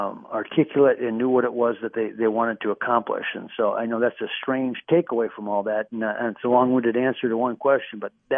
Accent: Minnesota, United States; you should be incredibly proud as a Minnesotan to see how they have handled this

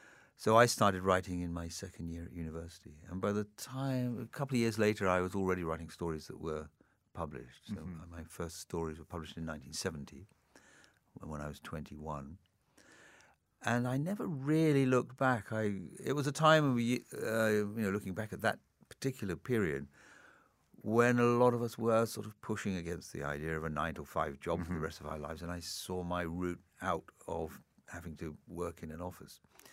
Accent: Tripoli, Tripoli District, Libya; also born or lived in Singapore; I grew up partially in Singapore between the ages of 3 and 6, and then for the next 6 years in North Africa, in Libya, in Tripoli.

